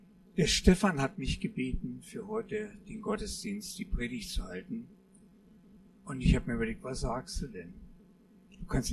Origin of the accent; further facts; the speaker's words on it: Braunschweig, Lower Saxony, Germany; now in Wolfsburg, Germany; Und ich komme aus Braunschweig. Braunschweig hat eine lange Geschichte. Ich habe mich sehr mit der Geschichte beschäftigt und war auch froh, Braunschweig zu sein. Dann sind wir nach Wolfsburg gekommen, nach Reisling, und waren sehr froh, in Reisling zu sein.